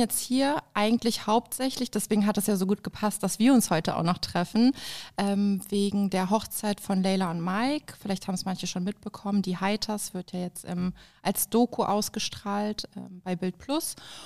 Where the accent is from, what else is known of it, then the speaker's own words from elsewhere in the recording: Berlin, Germany; Ich komme aus Berlin und bin froh, dass ich jetzt hier sein darf.